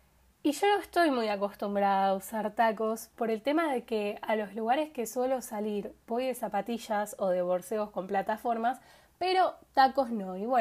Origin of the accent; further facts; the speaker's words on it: Rosario, Santa Fe, Argentina; para los que no saben, yo soy de Rosario.